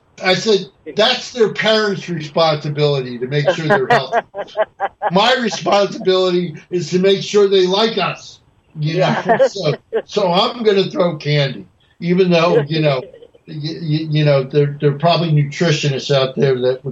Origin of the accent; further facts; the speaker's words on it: New Jersey, United States; Well, I'm from New Jersey. You know, I'm from North New Jersey. So I think when I grew up in North, we didn't have a mayor that didn't go to jail.